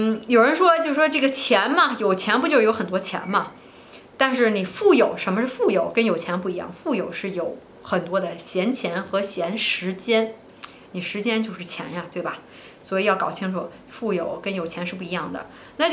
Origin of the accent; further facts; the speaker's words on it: Beijing, China; 比如说他住在北京或者说上海，就北京是我家乡，就说北京吧，污染挺严重的，人多车多